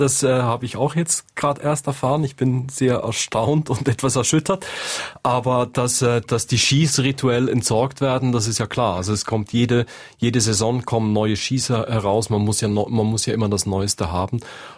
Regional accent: Zug, Switzerland; Ja, ich muss sagen, ich bin Flachländer. Ich bin in Zug aufgewachsen, also im Kanton Zug, so am Rand, oder bei den letzten Ausläufern der Alpen.

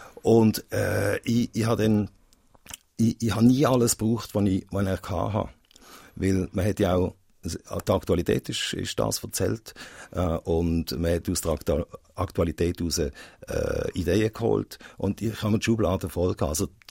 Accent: Basel, Basel-Stadt, Switzerland; Also ich bin in Basel aufgewachsen.

